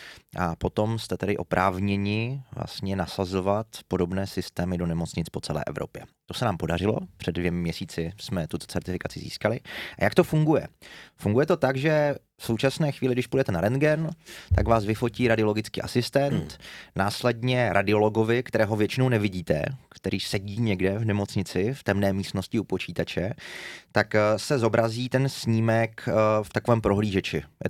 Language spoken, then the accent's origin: Czech; Ostrava, Moravian-Silesian Region, Czechia; accent: Ostrava dialect; Já jsem Ostravák a jsem hrdý na to, že jsem Ostravák.